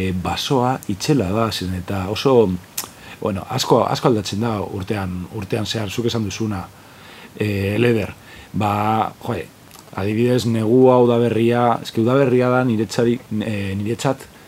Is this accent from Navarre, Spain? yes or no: no; Bilbao, Basque Country, Spain; Eta igual goratzen dut areatza, zer eta ni Santutxukoa naiz, eta Santutxun ez daukago parkerik.